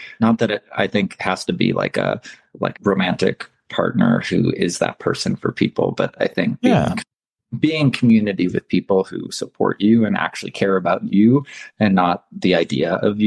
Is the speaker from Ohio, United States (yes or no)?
yes; Ohio, United States; I grew up in Ohio, but I say that with that didn't help me get exposed to folk music.